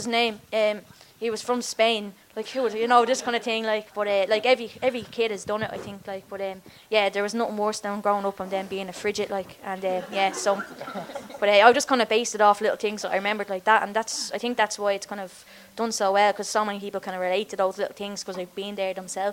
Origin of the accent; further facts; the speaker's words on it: Dublin, Leinster, Ireland; it's based really around like my life and like growing up in Coolock.